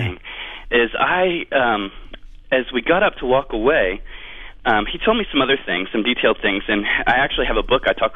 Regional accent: Orlando, Florida, United States; I was downtown Orlando. I'm from Orlando, Florida.

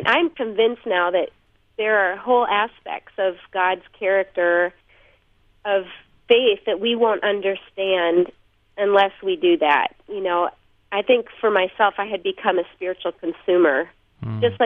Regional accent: Minneapolis, Minnesota, United States; I said, we are from Minneapolis.

